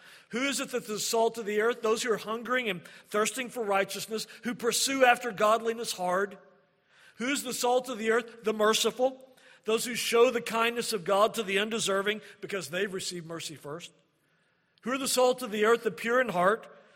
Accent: Oklahoma, United States; Now, granted, I'm a product of two Okies, and I grew up in Oklahoma public schools, so that probably explains a lot.

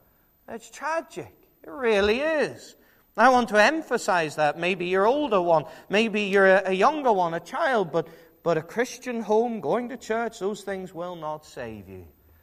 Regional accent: England, United Kingdom; In fact, I'm not from Ulster at all. I'm from England

